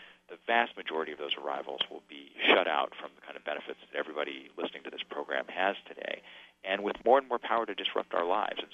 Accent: United States; now in China; I've definitely absorbed a lot of the Chinese ways of thinking. And, you know, I'm still an American, but I can at least sort of see sometimes how they see things.

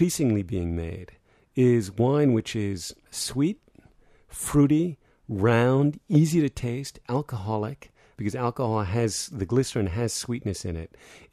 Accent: United States; I'm an American, and I grew up all over the world because my dad was a journalist.

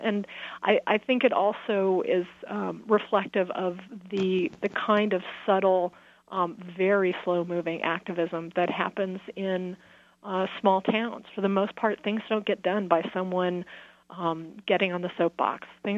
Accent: California, United States; I'm from California and from the Central Valley of California

